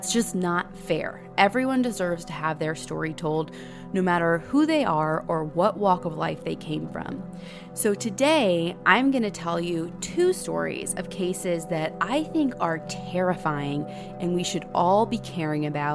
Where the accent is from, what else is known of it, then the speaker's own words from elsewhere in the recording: Midwest, United States; we're from Middle America, and I really had no idea about the plights of the Indigenous people in Canada